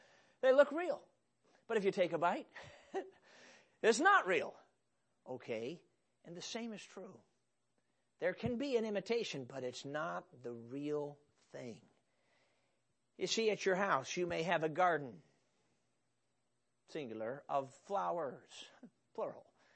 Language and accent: English; Chicago, Illinois, United States; Now, I grew up in Chicago, and for me, fruit was in the grocery store.